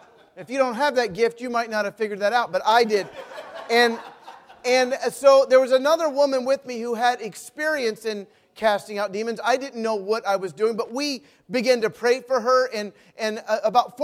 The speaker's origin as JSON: {"language": "English", "town": "Richmond", "region": "Virginia", "country": "United States", "tie": "born or raised there", "said": "Listen, I grew up in Richmond, Virginia. All of my friends were Christians."}